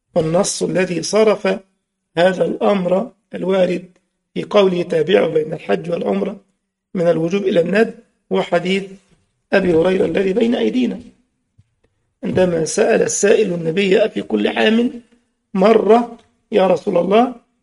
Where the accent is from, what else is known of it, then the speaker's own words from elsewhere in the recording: Egypt; إحنا مثلا أهل مصر لو وقفنا مع هذه الآية بدارجتنا